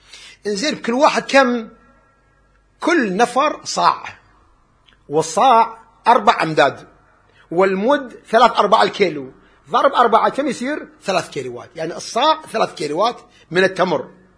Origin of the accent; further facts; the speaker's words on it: Kuwait; احنا بالشعير يمكن ما عندنا بالكويت، مكان ثاني بيصل.